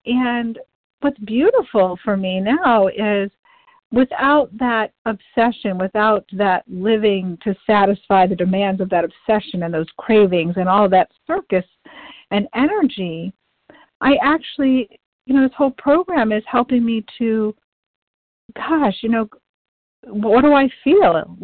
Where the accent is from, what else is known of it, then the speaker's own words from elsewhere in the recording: Virginia, United States; I'm from Virginia. I'm actually calling in from Massachusetts this week.